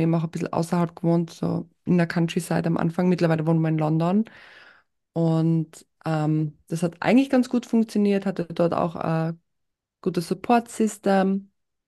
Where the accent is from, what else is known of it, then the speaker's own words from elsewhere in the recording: Graz, Styria, Austria; now in England; also dass ich nicht aus Deutschland bin, hört man wahrscheinlich auch an meinem Akzent. Ich bin tatsächlich ursprünglich aus Österreich, aus Graz, und lebe aber seit 4 Jahren in England mit meinem Mann.